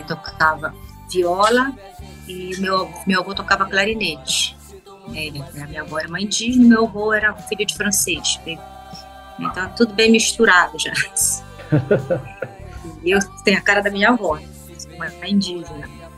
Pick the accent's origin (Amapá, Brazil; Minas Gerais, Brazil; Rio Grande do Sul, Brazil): Amapá, Brazil; eu sou amapaense da Gema, né? E minha mãe, meu pai eram do Marajó, de Chaves.